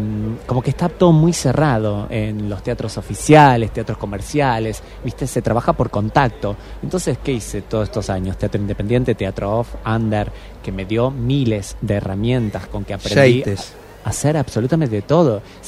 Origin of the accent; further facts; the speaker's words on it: Pergamino, Buenos Aires Province, Argentina; moved away; Yo soy de Pergamino.